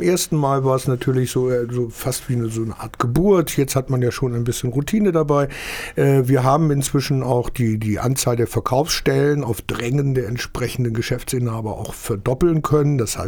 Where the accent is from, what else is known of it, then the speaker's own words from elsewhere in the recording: Rhineland, Germany; Ja, ich bin Rheinländer. Einmal gelernt, nie vergessen.